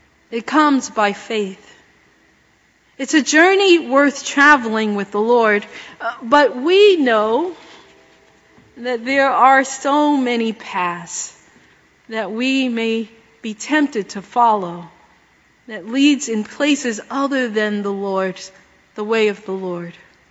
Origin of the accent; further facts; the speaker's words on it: Brooklyn, New York, United States; I grew up in Brooklyn, New York, this big borough, and I thought I knew all about Brooklyn